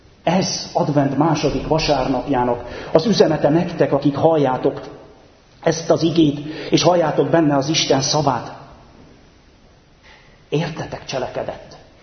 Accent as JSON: {"language": "Hungarian", "region": "Székely Land", "country": "Romania", "tie": "born or raised there", "said": "én, aki abban a székelyföldi faluban, ahol felnőttem, ama kevesek közé tartoztam, aki románul is tudtam"}